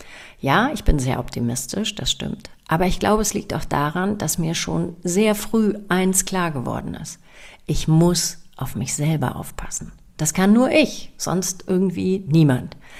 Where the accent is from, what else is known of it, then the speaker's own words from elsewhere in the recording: Northern Germany, Germany; Ich bin als Kind im Norden aufgewachsen, das wisst ihr vielleicht, mit ganz vielen Fahrradwegen und anderen Gleichgesinnten auf der Straße.